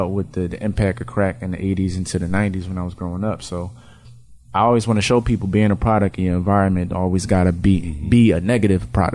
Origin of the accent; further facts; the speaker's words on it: Philadelphia, Pennsylvania, United States; Well, coming up, I'm from West Philly. Area called the Black Bottom